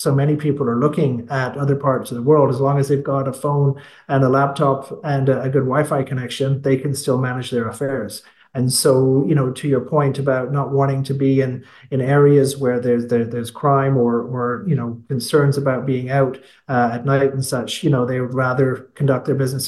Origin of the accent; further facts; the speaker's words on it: Canada; I mean, I'm Canadian.